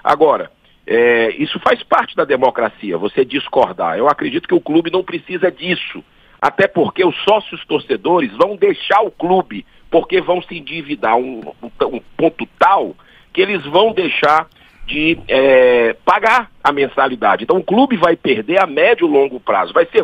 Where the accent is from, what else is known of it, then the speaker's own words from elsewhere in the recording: Northeast Region, Brazil; nós que somos do Nordeste, sabemos o quanto sofremos historicamente com estrangeiros